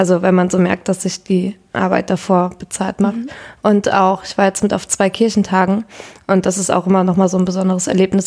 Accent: Berne, Lower Saxony, Germany; ich komme auch aus der Wesermarsch und da aus Berne.

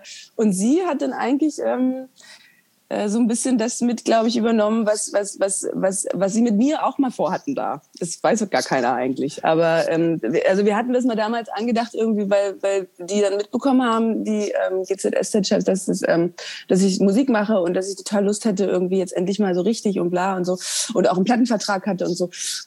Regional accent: East Germany, Germany; wir sind halt auch die gleiche Generation. Wir kommen beide aus dem Osten

